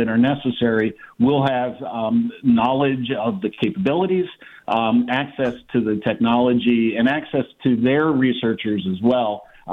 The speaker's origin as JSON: {"language": "English", "town": "Pittsburgh", "region": "Pennsylvania", "country": "United States", "accent": "Pittsburgh", "said": "I didn't bring my Pittsburgh accent to the conversation."}